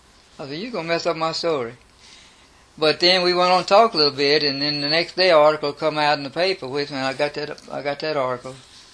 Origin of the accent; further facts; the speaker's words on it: Georgetown, United States; And, of course, then I grew up in Georgetown, and then it was an area from Georgetown.